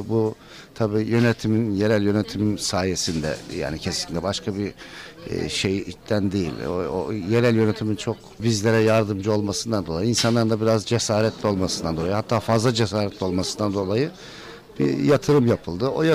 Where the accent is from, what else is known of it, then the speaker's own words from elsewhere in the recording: Gerze, Sinop, Turkey; Ha bizim Gerze'mizde yok